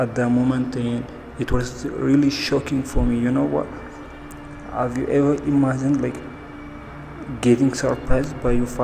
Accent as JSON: {"language": "English", "town": "Nekemte", "region": "Oromia", "country": "Ethiopia", "tie": "born or raised there", "second_language": "English", "lives_now": "Addis Ababa, Ethiopia", "said": "No, actually my hometown is Nekemte, Western Oromia region of Ethiopia."}